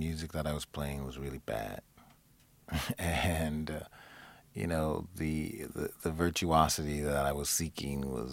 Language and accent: English; Detroit, Michigan, United States; And I'm from Detroit, and Detroit's a very, very sort of musically competitive town.